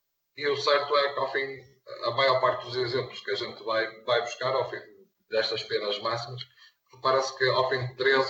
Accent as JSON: {"language": "Portuguese", "country": "Portugal", "said": "todos nós, enquanto portugueses, merecemos respeito."}